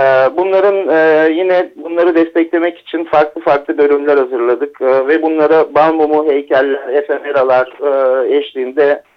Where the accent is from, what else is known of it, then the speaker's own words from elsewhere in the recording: Edremit, Balıkesir, Turkey; Göreli Edremitliyiz. Bölgeye olan bir vefa borcumuz var.